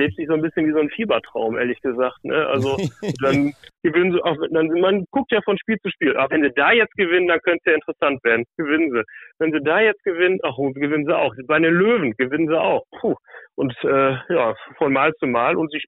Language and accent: German; Münster, North Rhine-Westphalia, Germany; now in Bad Oeynhausen, Germany; ich bin gebürtiger Münsteraner und ich wohne jetzt in Bad Oeynhausen, der Liebe wegen, und es ist ja so eine Diaspora hier.